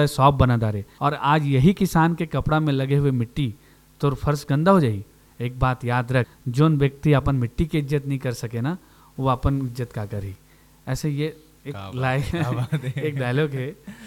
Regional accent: Basna, Chhattisgarh, India; मैं खुद गाँव से हूँ, बिलोंग करता हूँ बसना ब्लॉक है

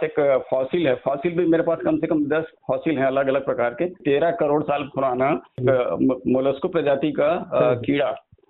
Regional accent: Madhya Pradesh, India; born there

